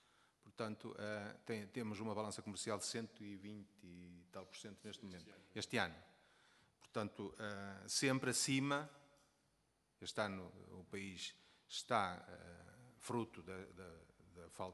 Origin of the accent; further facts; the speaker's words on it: Porto, Portugal; eu sou do Porto